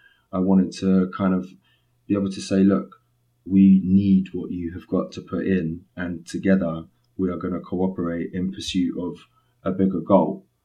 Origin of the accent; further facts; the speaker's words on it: London, United Kingdom; I grew up sort of on the border of Hackney and Islington, and then I went to college in Tufnell Park in North London.